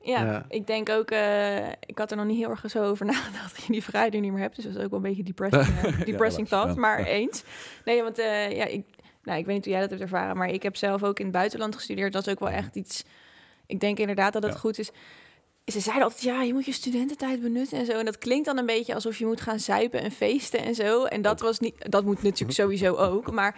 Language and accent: Dutch; Leiden, South Holland, Netherlands; Ik heb zelf in het buitenland gestudeerd en dat heeft mij ook echt... Nou, ik ben in Leiden opgegroeid. Nou, Leiden heeft af en toe wat rauwe randjes, maar het is best wel beschermd allemaal.